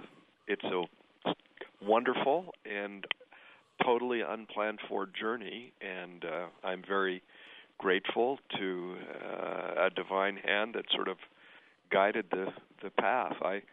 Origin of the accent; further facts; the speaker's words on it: Utah, United States; I'm fourth generation from Cache Valley. My great-grandfather was one of the early pioneers, Mormon convert from England, who came from Stoke Rochford, Lincolnshire